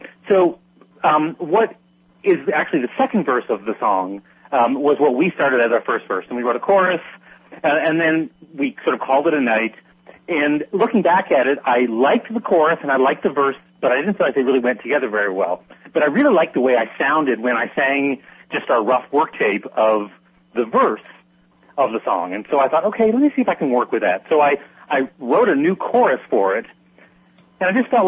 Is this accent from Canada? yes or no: yes; Canada; I was in Canada and I was born and raised in Canada.